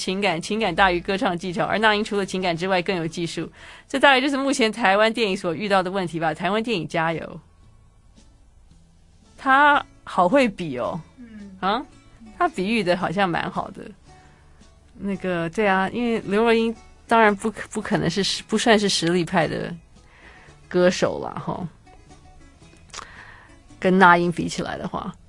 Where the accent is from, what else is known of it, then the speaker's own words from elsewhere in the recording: Xiamen, Fujian, China; now in Taiwan; 我是来自大陆厦门来淡江大学念书的哦。